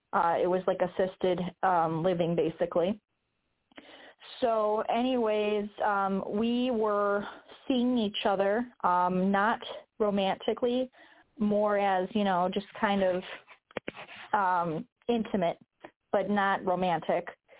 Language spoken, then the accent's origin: English; Illinois, United States; I'm the mother of … I am from Illinois.